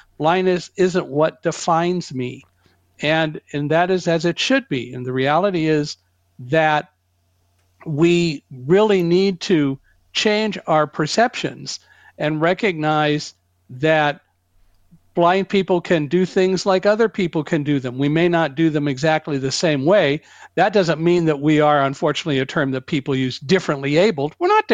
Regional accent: Chicago, Illinois, United States; born there; So I was born in Chicago, and I was born 2 months premature.

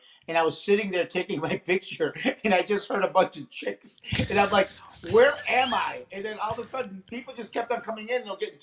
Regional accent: Syracuse, New York, United States; I mean, obviously, we on the north side where I did most of my trick-or-treating of Syracuse, you heard of that all the time.

